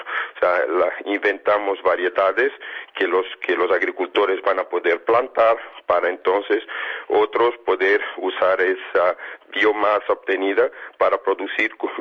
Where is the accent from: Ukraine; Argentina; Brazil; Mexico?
Brazil; accent: Brazilian; also born or lived in Spain; Como se nota por mi acento, yo también soy brasileño, vivía en Brasil durante 20 años, a pesar que soy español